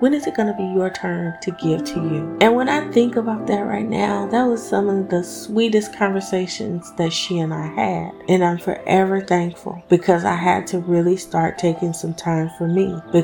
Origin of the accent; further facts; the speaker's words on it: Compton, California, United States; I come from Compton, California, where the seasons pretty much kind of like we didn't really have a real winter.